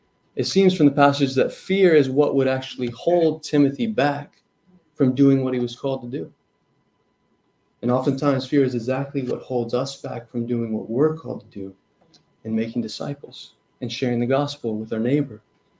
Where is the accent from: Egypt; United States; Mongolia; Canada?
Mongolia; I grew up in Outer Mongolia where it would reach negative 50 degree weather at times.